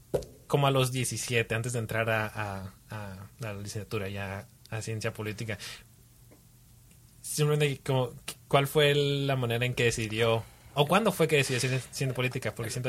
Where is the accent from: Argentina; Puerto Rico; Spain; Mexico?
Mexico; Mexicali, Baja California; porque como crecí en Mexicali, siento que hay una gran diferencia en muchas cosas